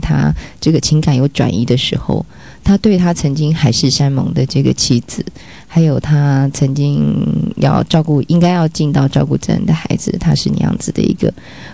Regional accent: Taiwan; 我们台湾人啊，结那个结婚的那个习俗，就是有很多不必要的礼俗

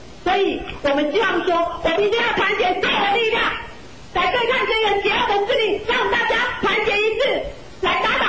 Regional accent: Taoyuan, Taoyuan City, Taiwan; 台大法律系毕业，现在当律师。

